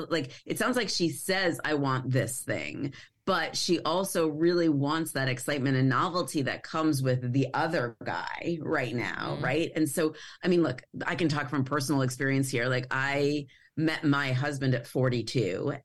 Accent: New York, United States; I grew up on Long Island, and I just didn't ever, I mean, I probably look like I fit in very well, but I didn't ever feel like I fit in.

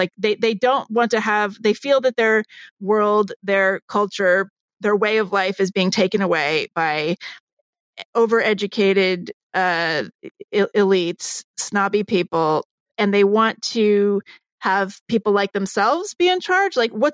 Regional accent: New Jersey, United States; So I'm from New Jersey too, a little bit. Didn't live my whole childhood there, but went to high school there.

